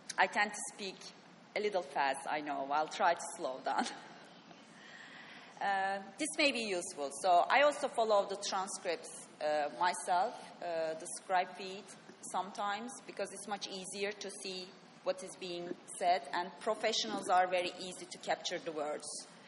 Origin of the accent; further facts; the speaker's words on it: Turkey; English is a second language; For example, I'm not a native English speaker. I come from Turkey, and probably you are having a hard time with my accent to follow.